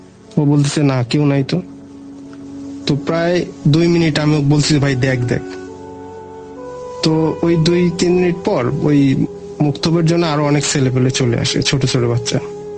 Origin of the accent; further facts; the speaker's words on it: Shitalgari, Rangpur Division, Bangladesh; আমাদের বাড়ি হচ্ছে রংপুর জেলার শীতলগাড়ি গ্রামে।